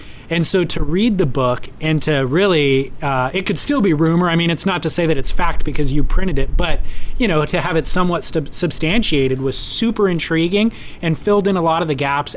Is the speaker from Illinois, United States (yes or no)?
no; California, United States; as a, you know, middle class kid growing up in Orange County, having a similar experience to you